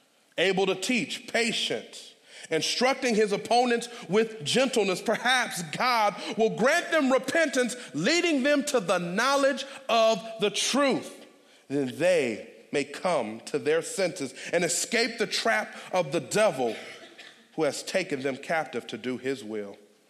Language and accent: English; Detroit, Michigan, United States; See, I'm from Detroit. I don't just live in Detroit now. I've been in Detroit my whole life. I'm from 6 Mile and Schaefer.